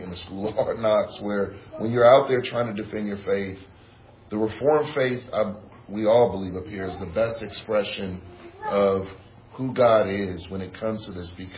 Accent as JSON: {"language": "English", "town": "San Francisco", "region": "California", "country": "United States", "tie": "born or raised there", "said": "I grew up in San Francisco, and I know a lot of people who have that worldview."}